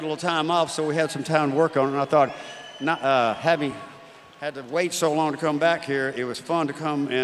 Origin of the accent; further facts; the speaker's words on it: Gulf Coast, United States; And, you know, I grew up on the Gulf Coast. Highway 90 was my highway to Florida, my highway to New Orleans, and all points in between.